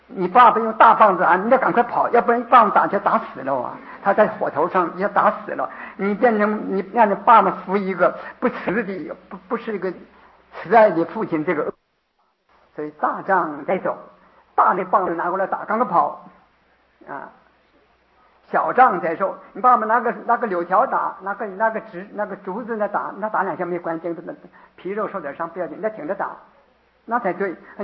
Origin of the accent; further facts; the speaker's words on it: China; 这个我们中国人呢，文化以上就是有两个支柱，两个支柱在支撑着这个中华文化。